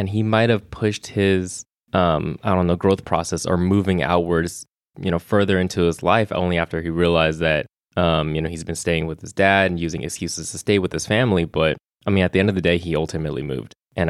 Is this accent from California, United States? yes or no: yes; San Francisco, California, United States; just growing up in the Bay Area, San Francisco, there were so many tributes, callbacks, and people who grew up here would totally understand the scenery